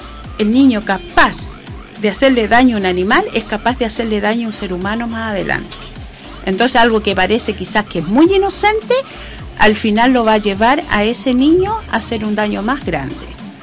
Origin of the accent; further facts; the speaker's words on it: Chile; si somos capaces los chilenos de traer otra fiesta y celebrarla